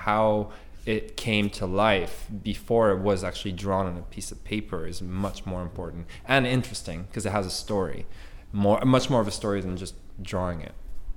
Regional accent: Montreal, Quebec, Canada; as a Canadian from Montreal

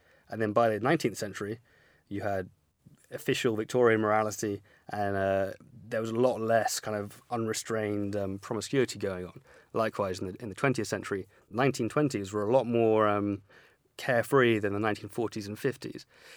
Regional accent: England, United Kingdom; I think as English men and women, we should be very careful about judging the French.

